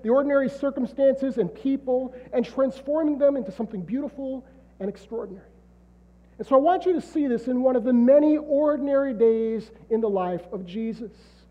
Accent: Canton, Michigan, United States; I'm from Canton, Michigan, just outside of Detroit, where we like ordinary traditions like watching the Detroit Lions lose every Thanksgiving Day.

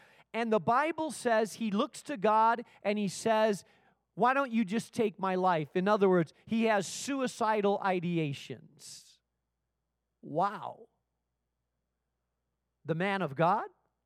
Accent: Spain; I grew up in Spain, and there was some natural caves a few miles away from where I lived

